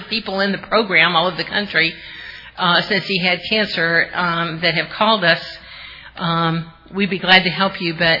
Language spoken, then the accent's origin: English; Atlanta, Georgia, United States; And if, you know, I'm from Atlanta, you know, I did not want to lose my husband in Yankee Land.